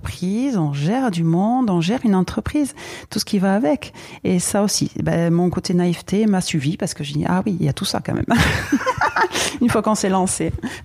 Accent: Nouvelle-Aquitaine, France; Je suis bien chez moi. M'exposer, je le fais facilement et naturellement ici, chez moi, au Pays Basque.

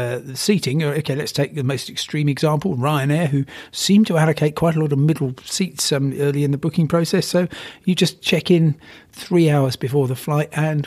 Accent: Crawley, South East England, United Kingdom; And I come from Crawley.

